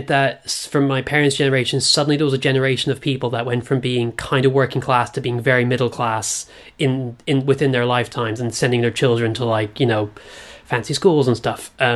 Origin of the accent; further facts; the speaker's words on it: Ireland; So, the time I was like growing up in Ireland, it was a period called the Celtic Tiger.